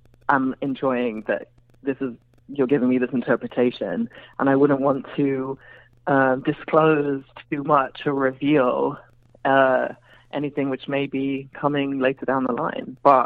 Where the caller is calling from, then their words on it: London, United Kingdom; I'm calling from London, yeah.